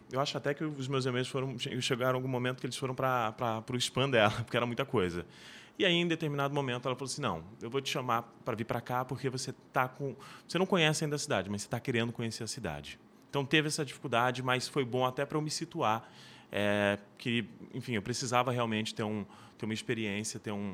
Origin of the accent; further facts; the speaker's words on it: São Paulo, Brazil; born there; also born or lived in Mato Grosso do Sul; Eu estava morando numa cidadezinha pequena lá no Mato Grosso do Sul e eu adorava rádio, porque eu já tinha participado de um projeto em São Paulo, onde eu nasci, numa escola técnica.